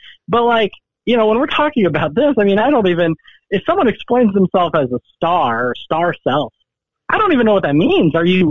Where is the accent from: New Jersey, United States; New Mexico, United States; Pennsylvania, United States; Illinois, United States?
Illinois, United States; I'm from Illinois, totally disappointing to see that out of the U